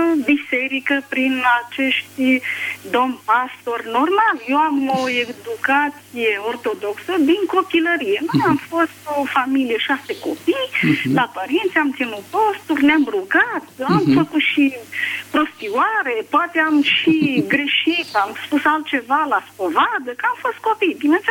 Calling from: Pitești, Argeș, Romania; sunt din Pitești.

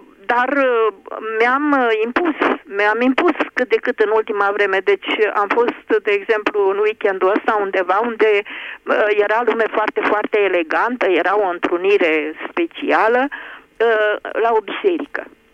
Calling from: Piatra Neamț, Neamț County, Romania; din Piatra Neamț.

